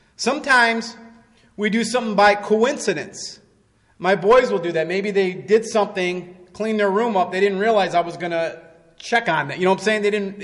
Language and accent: English; Detroit, Michigan, United States; We're from Detroit Motor City. We always know that.